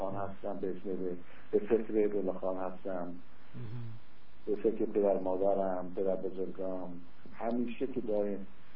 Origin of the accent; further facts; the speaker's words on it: Iran; moved away; 20 سالم در اسپانیا بودم، الان تقریبا 51 ساله که از ایران اومدیم به مهاجرت با پدر مادرم اینا.